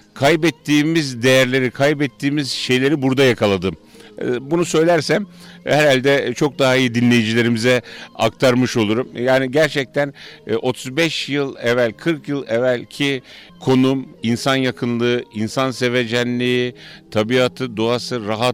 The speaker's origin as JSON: {"language": "Turkish", "town": "Abana", "region": "Kastamonu", "country": "Turkey", "said": "ben Abanalı olarak görmüyorum artık, ben Kastamonu'yu bir bütün olarak görüyorum. Tabii Abana müthiş bir ilçe, sahil ilçesi."}